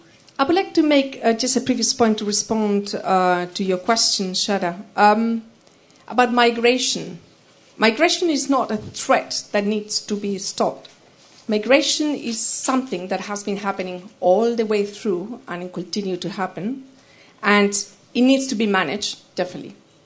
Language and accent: English; Spain; English is a second language; now in Brussels, Belgium; I am from Spain, so obviously I migrated to Brussels for different reasons.